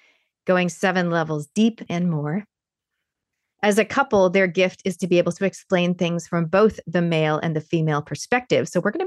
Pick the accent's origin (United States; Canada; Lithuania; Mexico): Canada; accent: Canadian Kiwi; also born or lived in New Zealand; You can tell from my accent that I'm a Canadian Kiwi, a Kiniwi, I sometimes say.